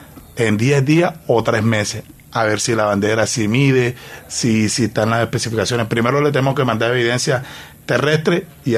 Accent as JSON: {"language": "Spanish", "town": "Barranquilla", "region": "Atlántico", "country": "Colombia", "said": "somos barranquilleros, que somos junioristas"}